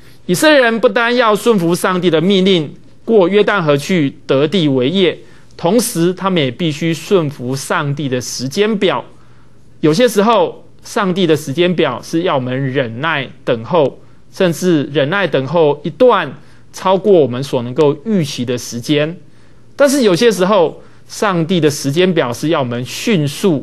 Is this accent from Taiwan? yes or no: no; China; 我们中国人累积多年作战的经验，有这样一句话说：大军开拔，粮草先行。